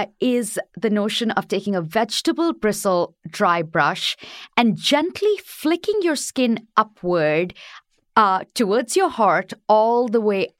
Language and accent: English; northern India, India; In India, in the northern part of India. A little bit, I lived a little bit away from my parents because where my parents grow, everything is very, very rural. So not very many people speak English.